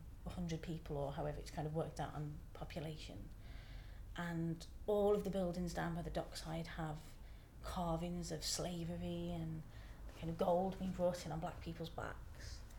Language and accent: English; Birmingham, West Midlands, United Kingdom; But growing up in Birmingham was very dark. It's a very industrial city, and I grew up in the 80s before a lot of the developments have happened.